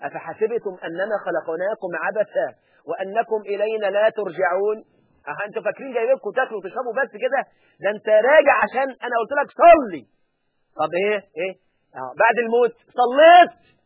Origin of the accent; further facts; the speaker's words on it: Egypt; في الصعيد عندنا في مصر